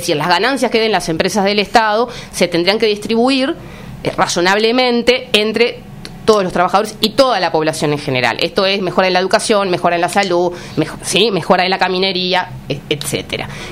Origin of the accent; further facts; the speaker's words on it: Uruguay; primero somos uruguayos.